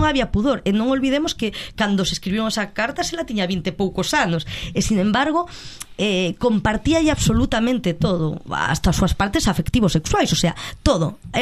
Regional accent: Galicia, Spain; nós como galegos

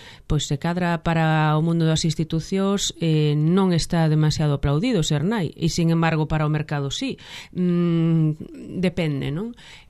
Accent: Santiago de Compostela, Galicia, Spain; eu xa, claro, xa son nena do Ensanche, non? Xa nacín pois nunha Rúa do Ensanche santiagués, entón esa é a miña realidade.

